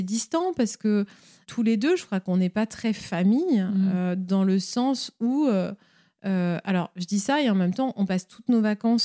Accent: Orléans, Centre-Val de Loire, France; also born or lived in Paris; J'ai grandi à Orléans, puis ensuite à Paris.

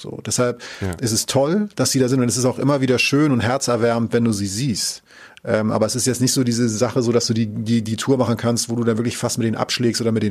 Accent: Northern Germany, Germany; ich komme ja aus Norddeutschland

